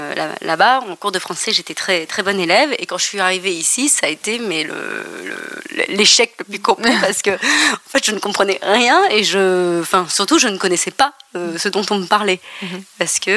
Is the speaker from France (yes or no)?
no; Bamako, Mali; moved away; je disais à tout le monde que je venais de Bamako